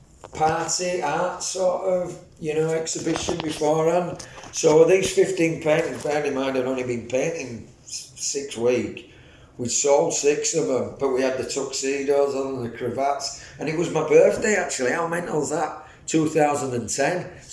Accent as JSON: {"language": "English", "town": "Leeds", "region": "Yorkshire and the Humber", "country": "United Kingdom", "tie": "born or raised there", "said": "I was born in Wicker, moved to Horsforth, grew up in Pudsey and mainly Bramley, and then I lived in Seacroft, Middleton, Moortown, everywhere, been everywhere."}